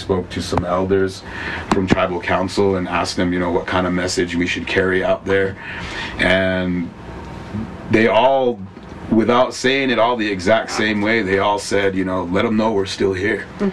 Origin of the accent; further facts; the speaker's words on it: Taos Pueblo, New Mexico, United States; You know, I mean, I'm naturally from Taos Pueblo. My mom is Mexican, so there's that part of it as well.